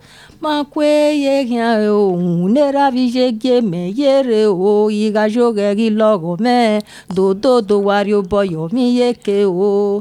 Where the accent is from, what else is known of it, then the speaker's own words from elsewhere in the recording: Ugo, Nigeria; first language Edo; French is a second language; j'ai 32 ans. Je viens du Nigeria. Le nom de mon village est Ugo Village.